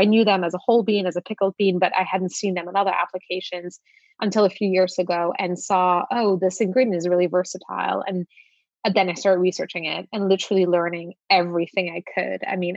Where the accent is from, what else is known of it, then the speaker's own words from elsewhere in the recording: Luxembourg; I grew up in Europe and I was always kind of familiar with lupini beans. I grew up in Luxembourg.